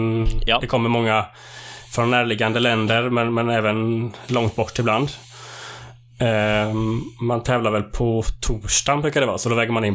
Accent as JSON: {"language": "Swedish", "town": "Gothenburg", "region": "Västra Götaland County", "country": "Sweden", "said": "vi kom ju från Göteborg och tränade mycket i Göteborg"}